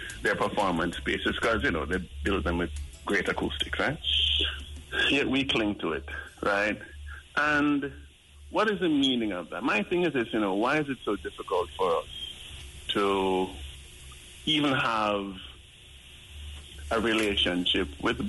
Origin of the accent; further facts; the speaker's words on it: Jamaica; We have this habit sometimes as Jamaican men, we talk about the music, the people who sort of made the music great.